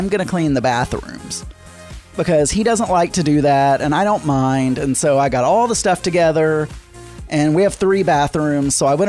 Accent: Arkansas, United States; I know I was born and raised in South Arkansas, and that's pretty common for South Arkansas

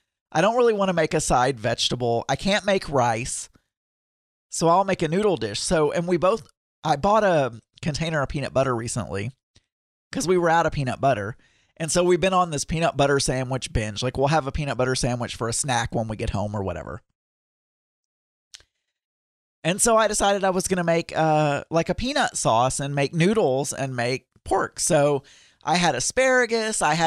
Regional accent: United States; being an American and us not eating rice a lot, I didn't really know how to make rice.

